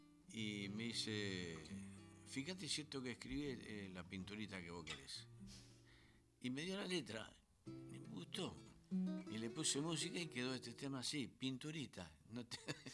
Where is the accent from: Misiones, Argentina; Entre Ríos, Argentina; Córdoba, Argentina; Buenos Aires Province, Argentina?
Buenos Aires Province, Argentina; Temperley; also born or lived in Vicente López; pero después me crié en el barrio San José de Temperley.